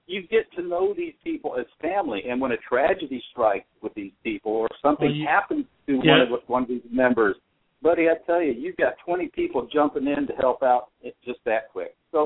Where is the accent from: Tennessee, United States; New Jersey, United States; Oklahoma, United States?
Tennessee, United States; Well, I grew up in Middle Tennessee as a kid, and I jumped right out of high school into the Navy.